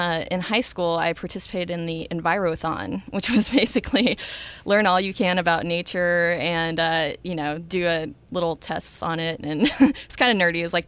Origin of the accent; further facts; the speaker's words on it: Texas, United States; I'm from Texas, actually.